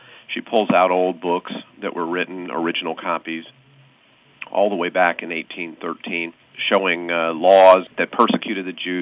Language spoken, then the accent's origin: English; Berkeley, California, United States; even though I grew up in Berkeley, and which is across the bay from San Francisco, home to the university there